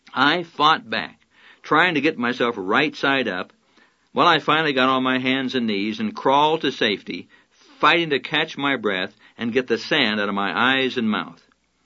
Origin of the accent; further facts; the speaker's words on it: Colorado, United States; But I'm from Colorado. What do I know about these things?